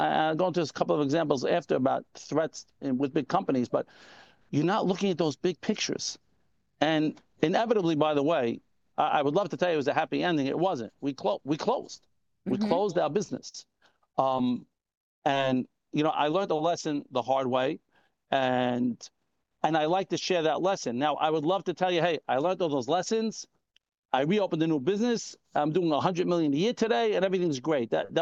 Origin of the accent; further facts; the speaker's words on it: Brooklyn, New York, United States; Okay. So my accent does not give it away. You're right. I don't know why people think that, but yes, I am from